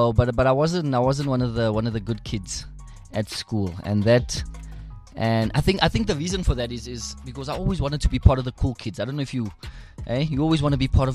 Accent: Brakpan, Gauteng, South Africa; also born or lived in Reiger Park; We moved to Geluksdal in Brakpan. And then we moved to Geluksdal in Brakpan and I stayed there up until about 11, 12, and my parents got divorced. So then we moved back to Boksburg again.

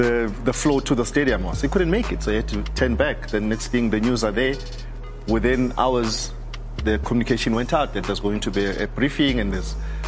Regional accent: South Africa; that as a South African, I'm proud of.

